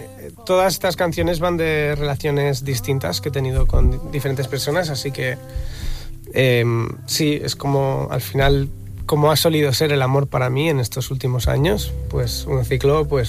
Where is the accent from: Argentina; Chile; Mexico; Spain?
Spain; Barcelona, Catalonia; Mis dos padres son de ahí, pero se mudaron a Barcelona cuando yo acababa de nacer, tenía un año o así. Entonces yo me crié en Barcelona